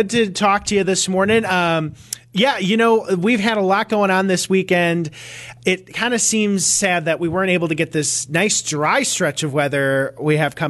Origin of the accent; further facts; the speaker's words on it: Ireland; As an Irish person myself, yeah.